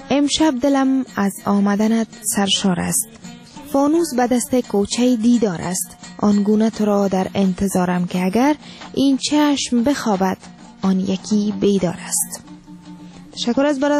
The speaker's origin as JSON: {"language": "Persian", "country": "Afghanistan", "said": "ما افغان هستیم، خود افغان میگیم"}